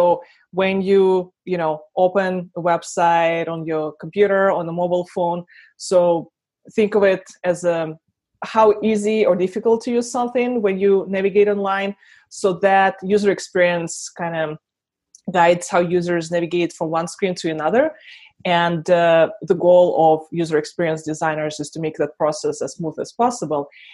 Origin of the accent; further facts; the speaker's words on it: Russia; English is a second language; now in Buffalo, United States; Like I'm not originally from Buffalo, New York. I'm originally from Russia, and I moved to Buffalo in 2010.